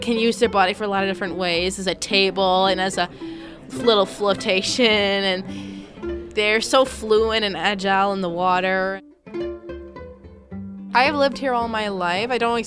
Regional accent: Craig, Alaska, United States; I'm from Craig, Alaska, which is from the Southeast Panhandle. The type of Alaska that I grew up around is around boats and hunting

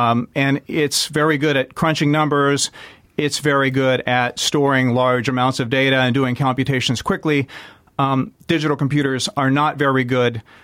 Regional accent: West Virginia, United States; I am from West Virginia.

